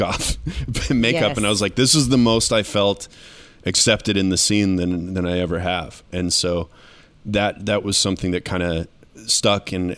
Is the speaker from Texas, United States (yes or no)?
yes; Texas, United States; now in New York, United States; I'm from Texas, but I moved to New York doing film, like acting kind of stuff.